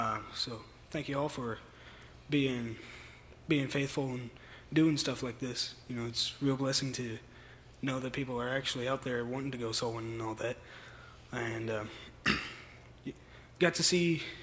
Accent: Brockville, Arkansas, United States; I'm a freshman here at Landmark Baptist College. I'm from Brockville, Arkansas.

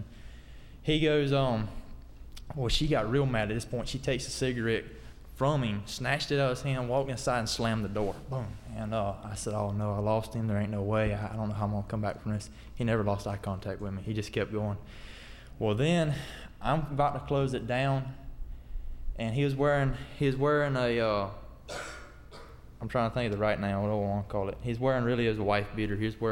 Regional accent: Arcadia, Florida, United States; I'm a freshman at Lamar Baptist College. I'm from Arcadia, Florida, down in Heritage Baptist Church.

